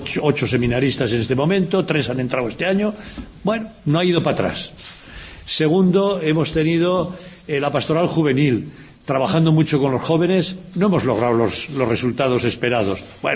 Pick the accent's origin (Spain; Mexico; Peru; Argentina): Spain; aunque mi pueblo está muy cerquita de Cataluña, siempre ha estado muy volcado a Cataluña, por la historia, porque está a 3 kilómetros, la provincia de Tarragona empieza a 3 kilómetros